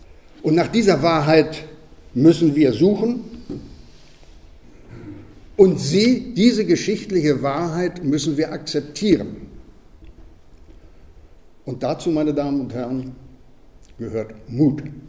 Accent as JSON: {"language": "German", "town": "Sprottau", "region": "Lubusz Voivodeship", "country": "Poland", "tie": "born or raised there", "said": "in meiner Geburtsstadt, in meiner Heimatstadt Sprottau"}